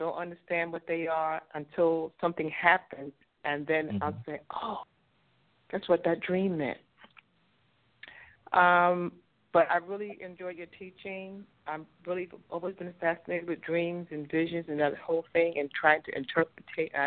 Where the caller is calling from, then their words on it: North Carolina, United States; I'm calling from North Carolina.